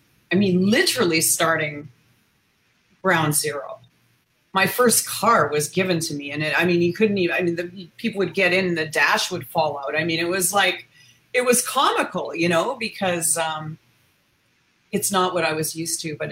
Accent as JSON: {"language": "English", "country": "Canada", "said": "I was in the U.S. I'm from Canada."}